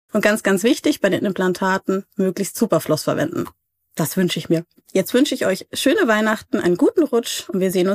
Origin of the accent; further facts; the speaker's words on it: Munich, Bavaria, Germany; Ich bin Münchner Kindl